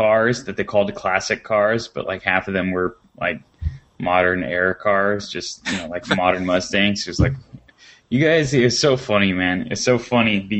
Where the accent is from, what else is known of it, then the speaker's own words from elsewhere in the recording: United States; Nice. I'm American, too. Back in America.